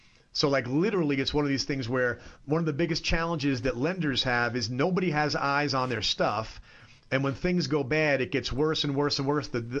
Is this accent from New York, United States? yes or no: yes; New York, United States; But I'm sitting there I'm a New Yorker who's in an Italian restaurant.